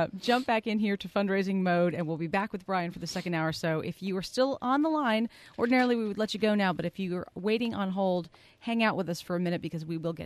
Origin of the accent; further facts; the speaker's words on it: Ireland; I'm Irish.